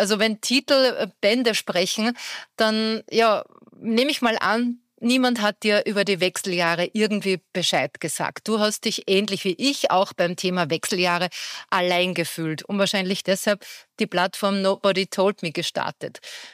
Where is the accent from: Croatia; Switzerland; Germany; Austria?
Austria; sagt man bei uns in Österreich